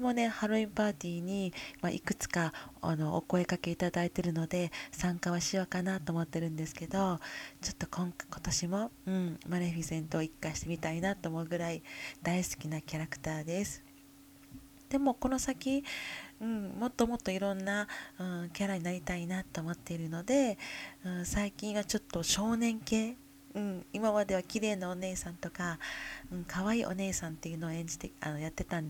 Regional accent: Kyoto, Japan; 私の出身は京都です。

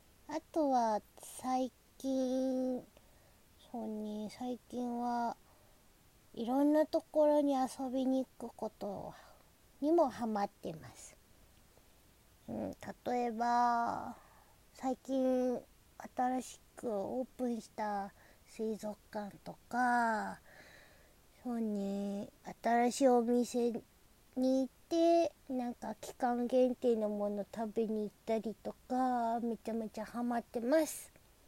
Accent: Osaka, Japan; 出身地は大阪で新人声優です。

